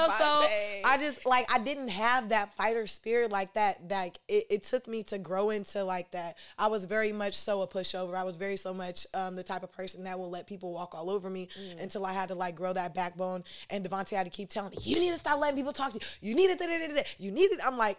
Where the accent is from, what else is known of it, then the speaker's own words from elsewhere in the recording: Lodi, California, United States; also born or lived in Stockton; when I was younger, my mom had moved me to Lodi. So I was hella whitewashed. That's why I'm hella proper.